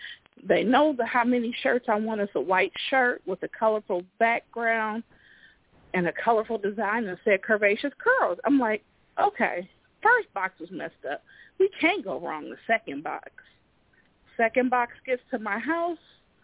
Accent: Rock Island, Illinois, United States; born there; now in Davenport, United States; I was born in Rock Island, Illinois. I currently live in Davenport, Iowa, right across the river.

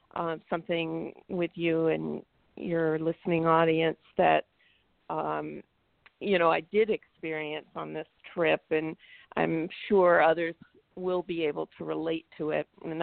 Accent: Massachusetts, United States; a very close friend of mine who I grew up with in Western Mass, and we've been best friends since I was 4 years old.

